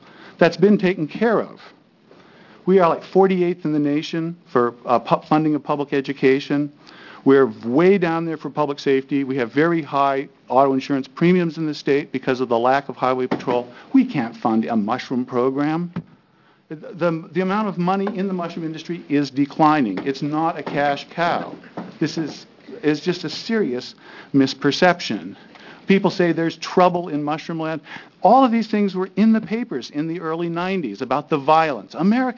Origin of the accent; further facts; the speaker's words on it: Corvallis, Oregon, United States; I was born in Corvallis in 1959, graduated from Corvallis High School in 1976, Reed College in 1984.